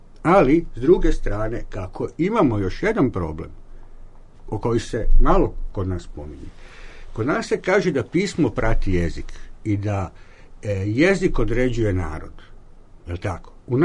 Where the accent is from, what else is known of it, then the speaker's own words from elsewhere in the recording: Croatia; now in Serbia; ja budući da sam rođen u Hrvatskoj, ja sam završio gimnaziju u Hrvatskoj